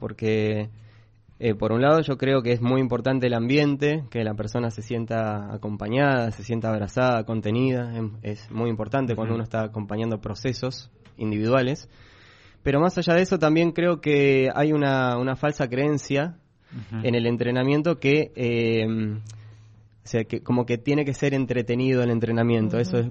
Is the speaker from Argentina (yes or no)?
yes; Buenos Aires, Argentina; now in San Rafael, Argentina; Sí, porque yo soy de Buenos Aires, entonces, bueno, es algo que suelo extrañar.